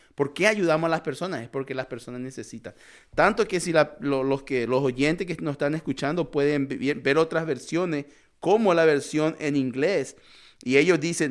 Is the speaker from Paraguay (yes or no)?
yes; Paraguay; moved away as an adult; also born or lived in Brazil; yo soy paraguayo, crecí, nací allá, después en Brasil, llegué aquí cuando tenía como 25 años.